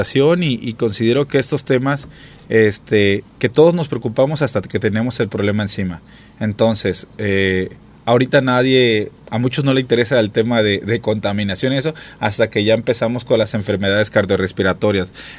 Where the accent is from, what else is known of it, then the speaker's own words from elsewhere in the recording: Acapulco, Guerrero, Mexico; mi tierra o Acapulco, donde cometimos errores